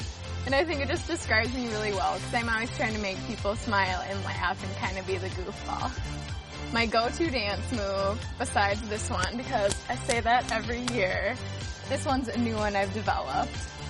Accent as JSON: {"language": "English", "town": "Burnsville", "region": "Minnesota", "country": "United States", "said": "this is my fourth year on the team, and I'm from Burnsville."}